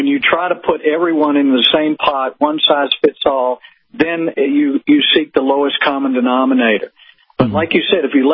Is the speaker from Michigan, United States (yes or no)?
no; South Carolina, United States; I mean, she's from upstate New York, and I'm from South Carolina.